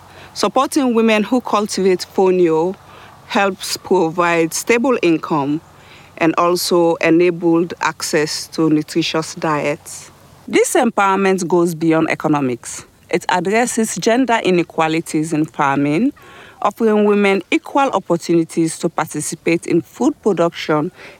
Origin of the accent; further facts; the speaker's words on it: Freetown, Western Area, Sierra Leone; I was born in Freetown, Sierra Leone. I come from a tribe called the Fulanis. It's the largest nomadic tribe in Africa, actually. And we are herders, so I grew up in that community